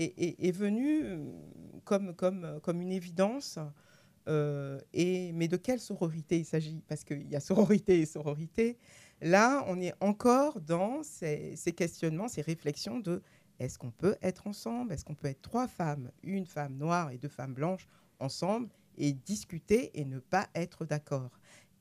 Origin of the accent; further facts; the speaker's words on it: Denmark; now in France; disons que j'ai grandi en partie au Danemark.